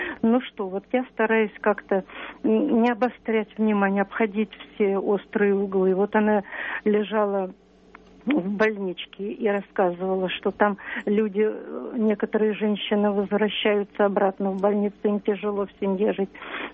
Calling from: Moscow, Russia; из Москвы.

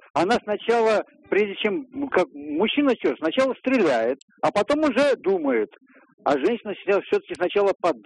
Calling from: Khotkovo, Moscow Oblast, Russia; из Москвы. Вот из Подмосковья, вернее.

